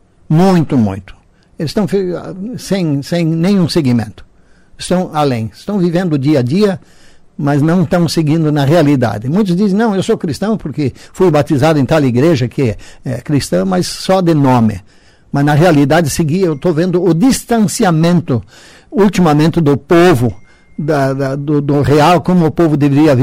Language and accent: Portuguese; Cruz Machado, Paraná, Brazil; first language German; Portuguese is a second language; quando eu nasci em 44, lá em Cruz Machado, município pequenininho, a gente morava no sítio, né, mas no sítio. E a mãe alemã, né, ela era nascida no Brasil, mas falava praticamente só o alemão também, e o meu pai da Alemanha, então a gente aprendeu o alemão.